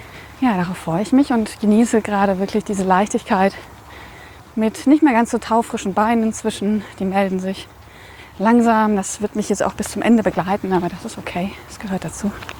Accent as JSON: {"language": "German", "town": "Radebeul", "region": "Saxony", "country": "Germany", "tie": "born there", "also_born_or_lived": "Coswig", "said": "Von Dresden nach Meißen, über Radebeul, wo ich geboren bin, aber nie gelebt habe, deswegen ist das jetzt gar nicht so spektakulär für mich."}